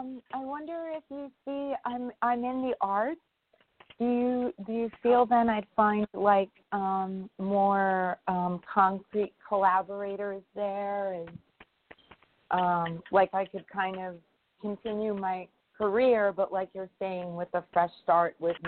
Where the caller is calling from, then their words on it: New York, United States; I'm calling from New York.